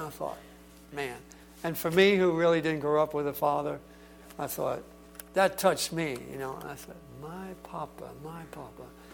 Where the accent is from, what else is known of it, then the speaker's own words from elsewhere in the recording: West Virginia, United States; also born or lived in Brooklyn, New York, United States; I'm from West Virginia. I don't know what y'all are talking about. Don't tell them I was born in Brooklyn.